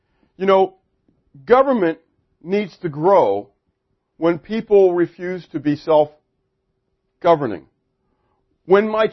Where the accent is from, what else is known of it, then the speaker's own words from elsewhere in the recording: United States; So, understand, I'm an American. I love being in the United States.